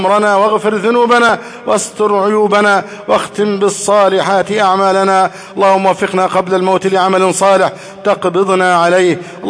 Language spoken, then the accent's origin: Arabic; Egypt